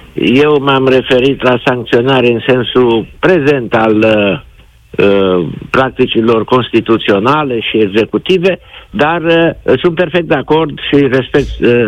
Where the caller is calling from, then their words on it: Deva, Hunedoara County, Romania; din Deva.